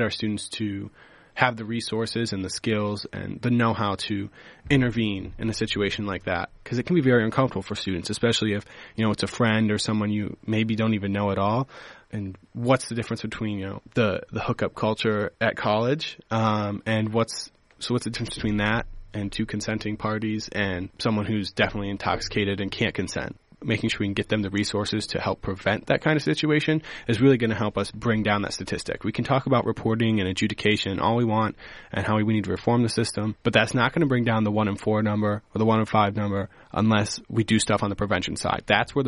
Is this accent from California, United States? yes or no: no; Rockford, Iowa, United States; I'm from Rockford, Iowa, which is north central part of the state, kind of by Mason City.